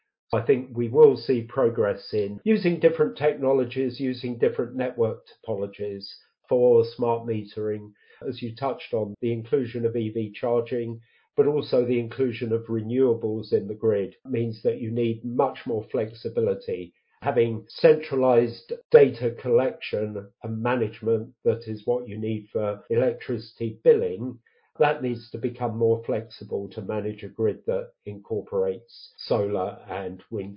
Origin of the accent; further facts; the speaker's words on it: England, United Kingdom; I'm English. I live in the UK.